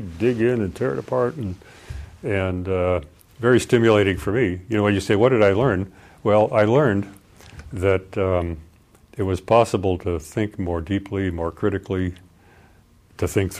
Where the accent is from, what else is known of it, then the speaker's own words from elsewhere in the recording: Seattle, Washington, United States; it resonated with me because I grew up in Seattle. I had a newspaper route up on Capitol Hill